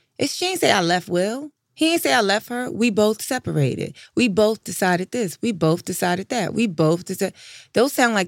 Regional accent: New York, United States; I was like, I'm from New York.

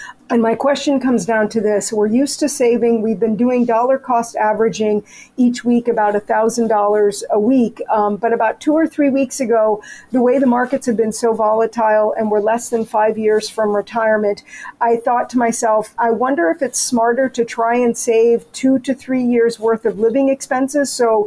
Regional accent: United States; now in Canada; She's a Canadian, I'm an American.

